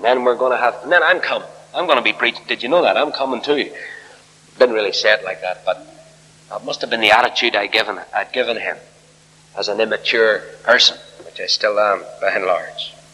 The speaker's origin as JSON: {"language": "English", "region": "Northern Ireland", "country": "United Kingdom", "said": "We come from Ulster, you know, we are the boys."}